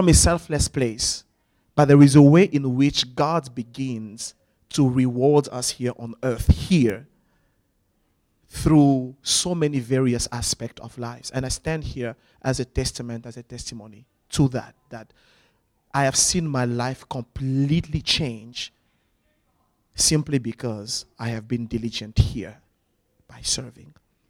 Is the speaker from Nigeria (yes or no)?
no; DR Congo; moved away as an adult; now in South Africa; I was 19 when I was in the university back home. For those of you who don't know, I'm originally from the Congo DRC.